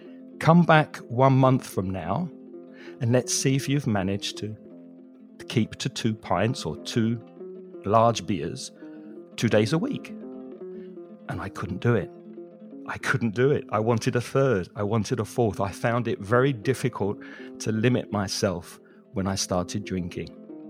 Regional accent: United Kingdom; now in Valencia, Spain; Now, I'm British. I'm from the UK. There's a heavy drinking culture there. I grew up in and around pubs most of the time.

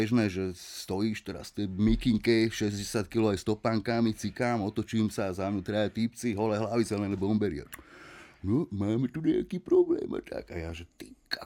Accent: Sereď, Trnava Region, Slovakia; also born or lived in Banská Bystrica; Ale Seredan. Dlhé roky Seredan a...

